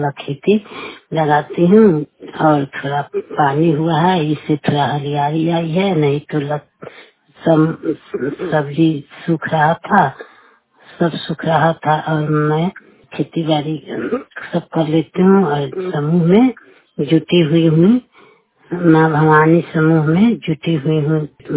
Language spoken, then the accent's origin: Hindi; Manpur, Bihar, India; ग्राम मानपुर और पंचायत अकबरपुर थाना दरियापुर के रहने वाली हूँ।